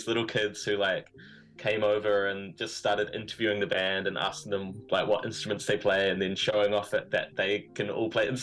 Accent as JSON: {"language": "English", "town": "Christchurch", "region": "Canterbury", "country": "New Zealand", "tie": "born or raised there", "said": "I grew up in Christchurch as well."}